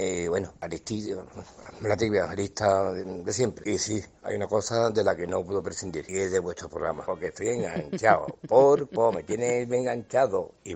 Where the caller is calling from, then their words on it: Cádiz, Andalusia, Spain; de Cádiz.